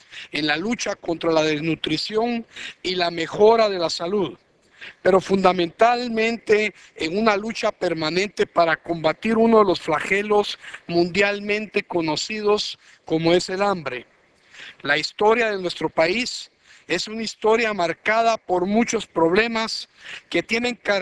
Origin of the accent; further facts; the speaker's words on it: Guatemala; la prevención y mitigación de las condiciones sociales que generan el hambre en mi país. El presidente de la República de Guatemala